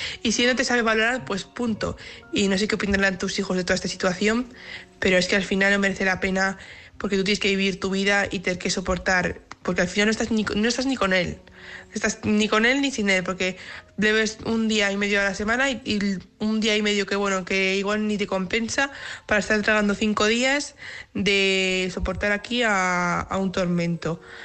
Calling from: Valladolid, Castile and León, Spain; de Valladolid.

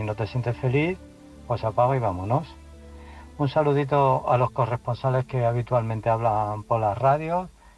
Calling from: Illescas, Castilla-La Mancha, Spain; de Illescas

